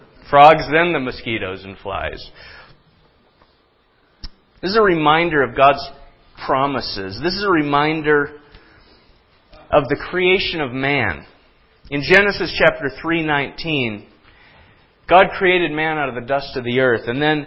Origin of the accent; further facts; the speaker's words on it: Minnesota, United States; I grew up in Minnesota. I know that dance well.